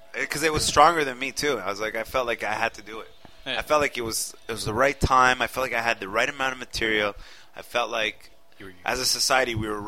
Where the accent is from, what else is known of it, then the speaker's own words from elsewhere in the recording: Montreal, Quebec, Canada; I probably identify myself as a Montrealer first.